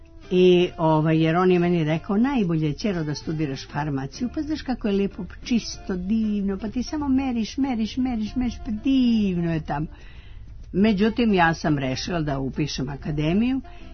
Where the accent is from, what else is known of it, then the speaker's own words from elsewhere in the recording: Aranđelovac, Šumadija, Serbia; On je bio naš komšija u Aranđelovcu, ja sam inače iz Aranđelovca.